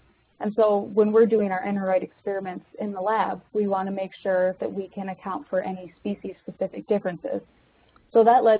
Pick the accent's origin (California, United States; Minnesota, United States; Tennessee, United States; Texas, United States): Minnesota, United States; I'm currently pursuing my PhD in swine nutrition. I'm originally from Minnesota, so I was born and raised right outside the city.